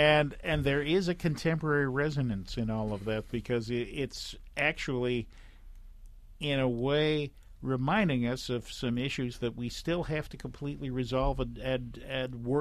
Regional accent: Rochester, New York, United States; It's hard not to understand Douglass when you're growing up in Rochester, New York.

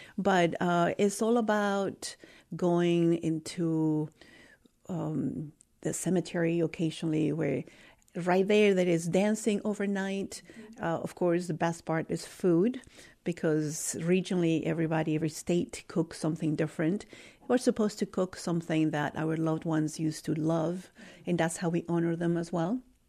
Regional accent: Mexico City, Mexico; So although I am from Mexico City, Oaxaca really holds a special place for me.

